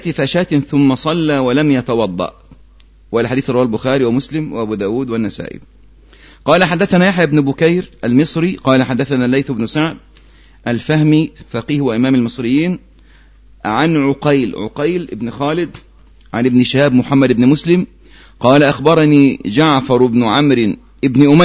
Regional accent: Yemen; كان عندنا في اليمن

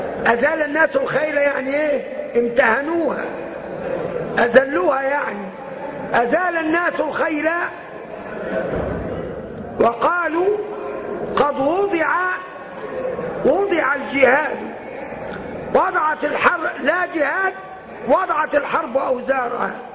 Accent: Upper Egypt, Egypt

